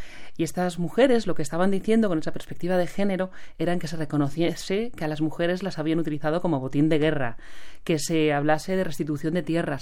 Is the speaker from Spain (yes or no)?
yes; Spain; yo soy española, pero por supuesto he vivido el conflicto del País Vasco